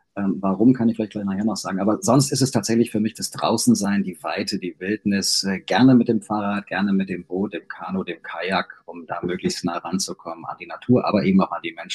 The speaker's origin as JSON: {"language": "German", "town": "Hanau", "region": "Hesse", "country": "Germany", "tie": "born there", "said": "geboren in Hanau am Main, also nicht weit weg von Frankfurt."}